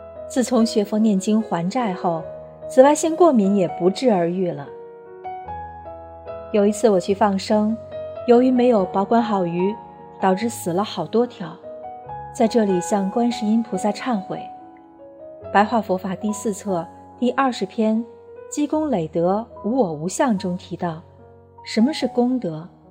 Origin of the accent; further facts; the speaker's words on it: Northeast China, China; 我从小生活在东北农村，农村没有医院。